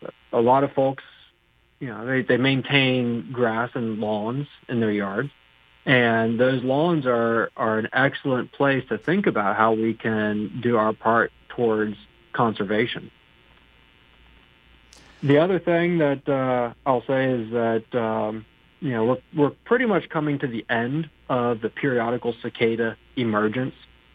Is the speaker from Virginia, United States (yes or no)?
yes; Virginia, United States; It's pretty similar to where I grew up in Tidewater, Virginia.